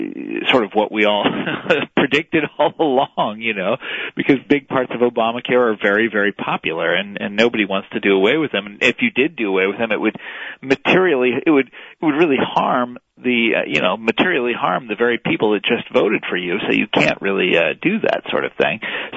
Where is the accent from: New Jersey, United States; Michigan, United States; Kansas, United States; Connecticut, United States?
Kansas, United States; You think about people in my home state of Kansas for whom that was obviously extremely distasteful.